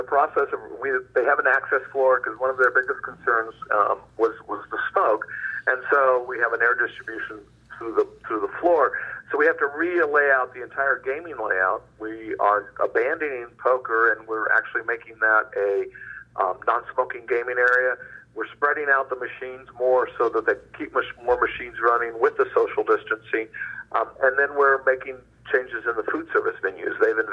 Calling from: Fort McDowell, Arizona, United States; I'm calling from Fort McDowell, Arizona.

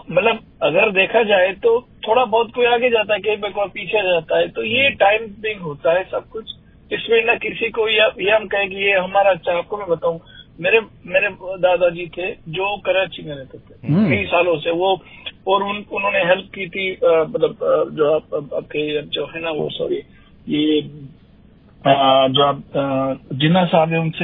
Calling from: India; हाँ जी नमस्कार, मैं इंडिया से हूँ

